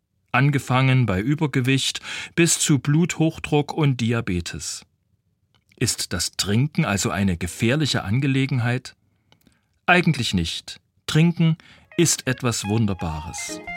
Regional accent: Leipzig, Saxony, Germany; Ich komme aus Leipzig

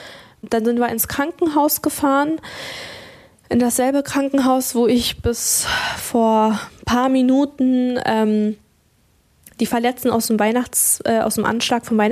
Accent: Magdeburg, Saxony-Anhalt, Germany; weil ich hier aufgewachsen bin und Magdeburg auch als meine Heimat sehe

